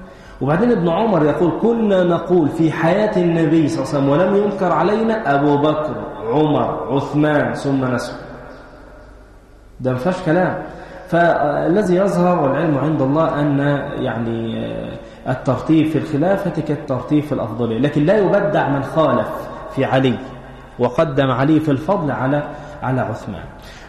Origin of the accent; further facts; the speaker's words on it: Egypt; لأن ده بيحدث عندنا في مصر.